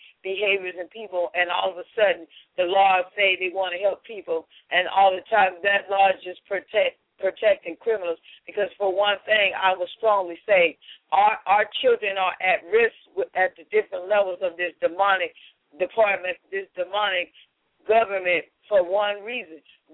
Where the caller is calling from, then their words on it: California, United States; from California.